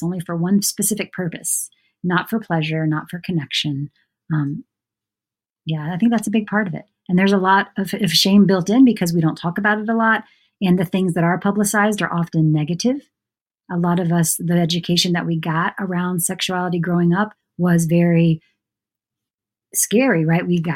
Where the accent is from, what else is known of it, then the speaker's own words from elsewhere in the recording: Augusta, Georgia, United States; Yeah, so I grew up in Georgia, in Augusta, Georgia, which if you are a golf fan, you might be familiar. It's where the Masters is.